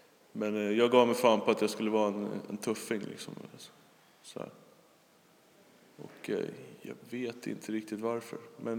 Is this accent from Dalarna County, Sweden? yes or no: yes; Falun, Dalarna County, Sweden; born there; jag föddes på Falu lasarett 1981. Och ja, då bodde vi, eller mina föräldrar, i skogen. Typ så utanför Borlänge någonstans.